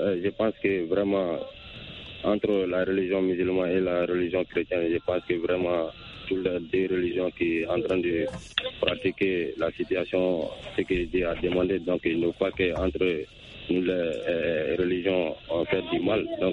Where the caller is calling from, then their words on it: Sonigini, Mali; Je vous appelle depuis mon village natal à Sonigini.